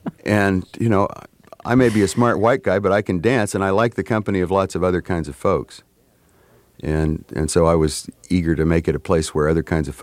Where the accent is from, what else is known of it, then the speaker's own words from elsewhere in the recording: Wyoming, United States; I come from the Wyoming frontier. I mean, really, very recently settled part of the North American continent. My great uncle was the first white man to spend a winter in the Upper Green River Basin, and not that long ago. So Pinedale, Wyoming, is still